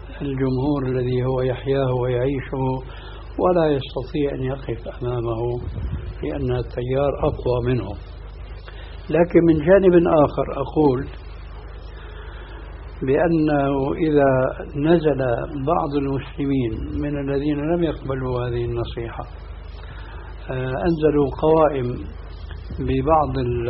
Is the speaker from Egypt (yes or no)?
no; Syria; قد جربوا الحياة البرلمانية سنين طويلة قديما عندنا في سوريا